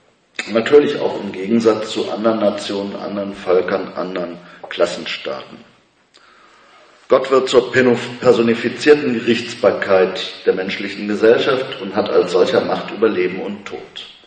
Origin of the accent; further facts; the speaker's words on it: Belgium; Ich bin zum Beispiel in Belgien aufgewachsen, meine Mutter war sehr streng Katholikin und bin katholisch erzogen worden.